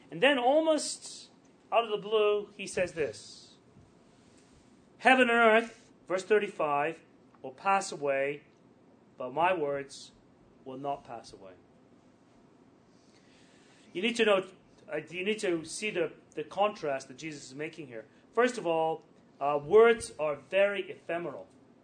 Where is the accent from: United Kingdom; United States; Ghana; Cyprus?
United Kingdom; England; I grew up in England, and I can still remember seeing oak trees that were 400 or 500 years old